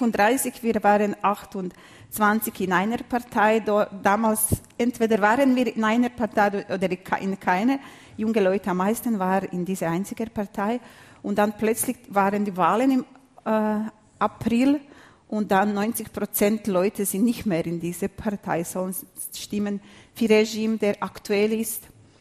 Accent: Croatia; German is a second language; moved away as an adult; Ich bin Serbin aus Kroatien, genau. Und dann, mir war klar, dass ich verschwinden muss.

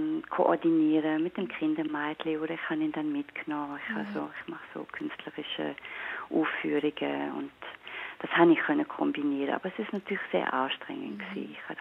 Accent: Bonn, North Rhine-Westphalia, Germany; now in Zurich, Switzerland; ich kenne ihn aus Bonn, da wo ich aufgewachsen bin. Und er wohnt auch noch dort und ich bin in Zürich.

